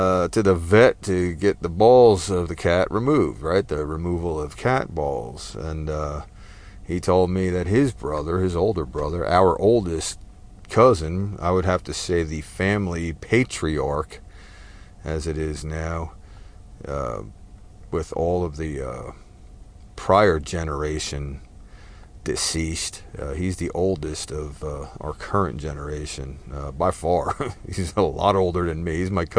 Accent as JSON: {"language": "English", "region": "New Jersey", "country": "United States", "tie": "born or raised there", "said": "Fair warning, I am Texan by choice, but I was raised in New Jersey, so take cover, there will be F-bombs."}